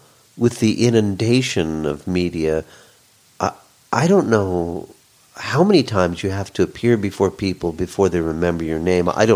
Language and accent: English; Los Angeles, California, United States; I'd say, oh, I'm from Los Angeles.